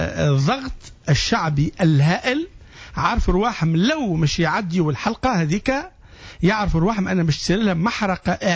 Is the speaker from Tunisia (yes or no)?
yes; Tunisia; نكتب أنا حاجة على الباج متاعي كمواطن تونسي